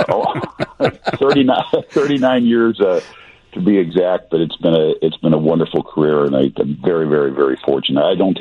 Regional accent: Edison Park, Illinois, United States; Growing up in Edison Park was nothing short of idyllic. Going to St. Juliana, graduating from St. Juliana, still going to Mass on a pretty regular basis there is very important to me

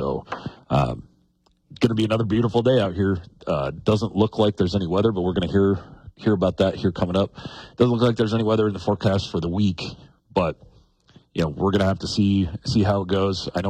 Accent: Culbertson, Montana, United States; now in Billings, United States; I did not get back to Culbertson, my hometown in the northeast corner of the state, but spent Christmas here in Billings with my wife and her family

